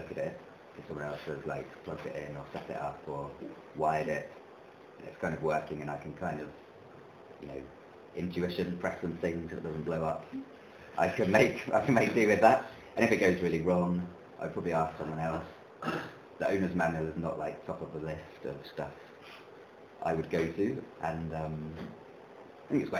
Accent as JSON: {"language": "English", "country": "United Kingdom", "said": "And so it's a kind of Pentecostal background, so not too wild because we're British Pentecostals."}